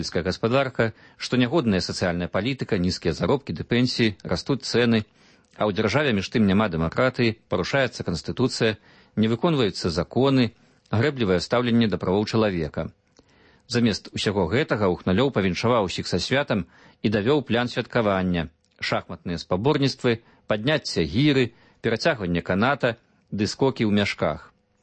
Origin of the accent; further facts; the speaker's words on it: Grodno Region, Belarus; У маёй роднай вёсцы на Гродзеншчыне апошняе вяселле было 20 год таму, апошняе пахаванне у мінулым месяцы.